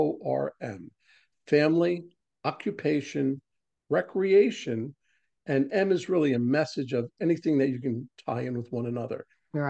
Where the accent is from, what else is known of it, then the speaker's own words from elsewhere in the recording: New York, United States; Well, I am a transplant from New York down to Georgia.